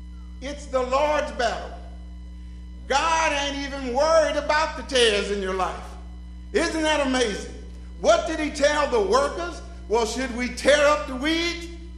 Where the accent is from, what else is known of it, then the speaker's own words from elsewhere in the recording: Richmond, Virginia, United States; Now, if you'd have seen me growing up in Richmond, poor and hungry, fearful